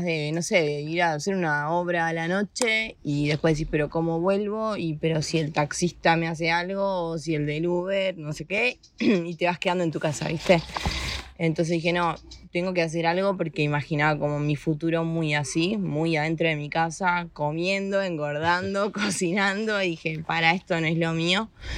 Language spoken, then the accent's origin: Spanish; Buenos Aires, Argentina; moved away as an adult; sentía como que Argentina, más que nada Buenos Aires, me cerraba un poco las puertas, ¿no?